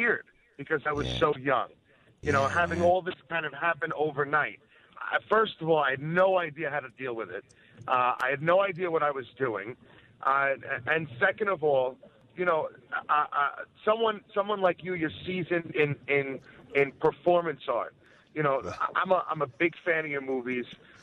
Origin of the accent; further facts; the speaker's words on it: New York, United States; Well, my family, my father is from Bensonhurst, my mother's from Greenpoint, and I grew up on Long Island. So I'm Brooklyn by injection.